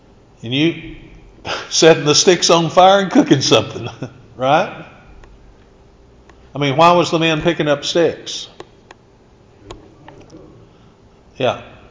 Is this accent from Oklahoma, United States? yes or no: yes; Hilton, Oklahoma, United States; Growing up in Oklahoma, in Hilton, it was that way.